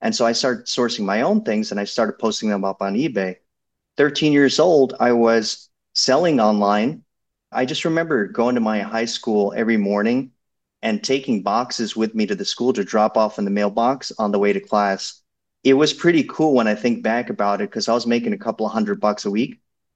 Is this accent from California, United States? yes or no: no; New York City, New York, United States; moved away as an adult; Well, growing up in New York is interesting because most people that grow up in New York, I feel like they don't think about leaving.